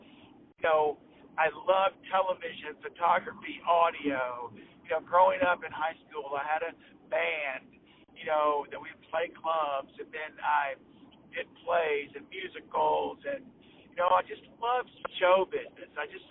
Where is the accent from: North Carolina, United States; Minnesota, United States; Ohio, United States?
North Carolina, United States; Fayetteville; I played in orchestras in and around my hometown of Fayetteville, North Carolina.